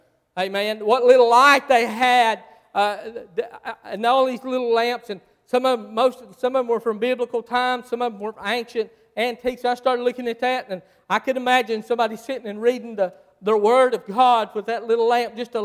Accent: Asheville, North Carolina, United States; And I'm just an old mountain preacher. I'm a hillbilly from Asheville, North Carolina.

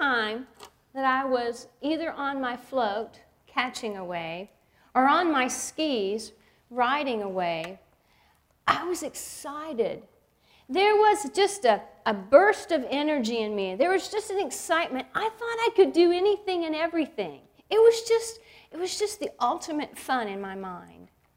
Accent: Savannah, Georgia, United States; I told you I was a Southern girl. I grew up in Savannah. And down in Savannah, we're right on the coastline.

